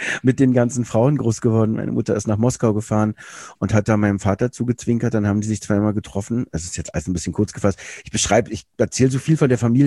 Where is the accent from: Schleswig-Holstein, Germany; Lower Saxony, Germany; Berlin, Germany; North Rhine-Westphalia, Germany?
Berlin, Germany; Ich bin in Berlin groß geworden.